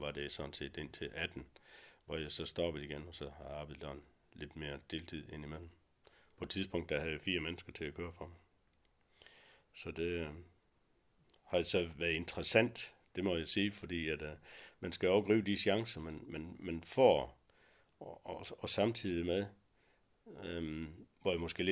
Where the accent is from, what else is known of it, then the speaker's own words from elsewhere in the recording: Troldhede, Central Denmark Region, Denmark; born there; Jeg er født i Troldhede, op imellem Skjern og Herning.